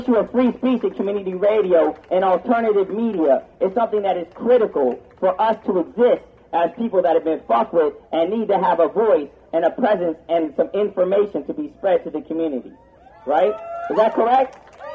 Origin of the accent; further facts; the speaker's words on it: California, United States; now in New York City, United States; why I'm out here in New York City is because it's not just something that's relative to me as a kid growing up in California, whose father's from Spanish Harlem.